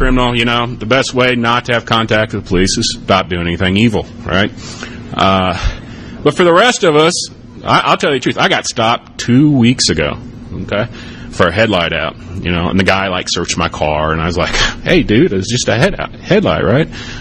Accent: Missouri, United States; Number two, I am a lawyer from Missouri. I have a Missouri license.

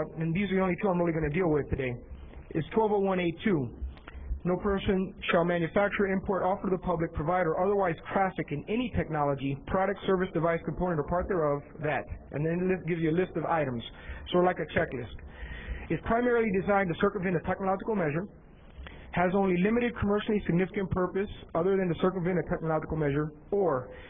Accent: Tampa, Florida, United States; I'm from Tampa

